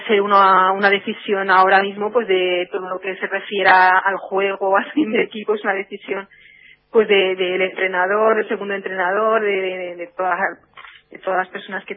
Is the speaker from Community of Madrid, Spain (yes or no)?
yes; Leganés, Community of Madrid, Spain; Yo soy de Leganés y, bueno, sobre todo también es un tema sentimental.